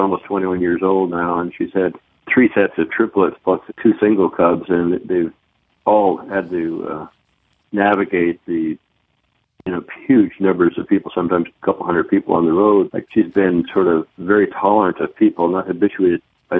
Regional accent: Nebraska, United States; And where I grew up in Nebraska, there are a lot of bears

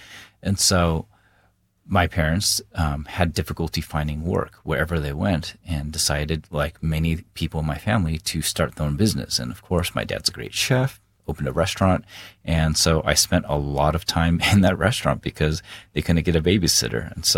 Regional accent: San Diego, California, United States; Well, I grew up in San Diego, California, and I think a lot of people are surprised because they assume San Diego is a very diverse place, but this is in the early 80s

